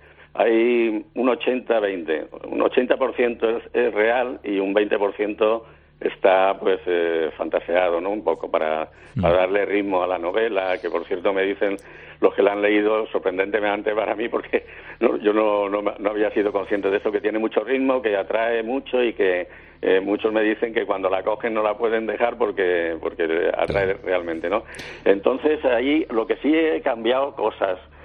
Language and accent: Spanish; Cádiz, Andalusia, Spain; Estaba destinado aquí en la zona de Cádiz, de donde soy